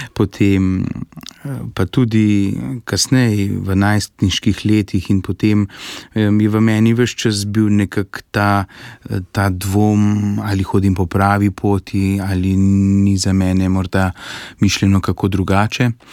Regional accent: Tržič, Upper Carniola, Slovenia; prihajam iz Župnije Tržič-Bistrica in pri nas doma sem odraščal skupaj s starejšo sestro, starimi starši in starši

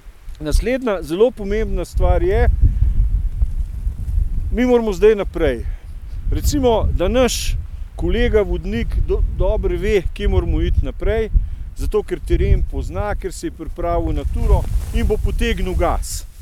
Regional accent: Bled, Upper Carniola, Slovenia; jaz sem doma z Bleda, recimo, da kar dobro poznamo vodo pa zaledenelo jezero

